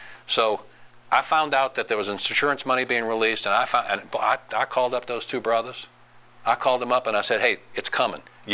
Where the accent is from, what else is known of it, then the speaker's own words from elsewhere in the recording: Louisiana, United States; I know it's not politically correct. I'm from Louisiana.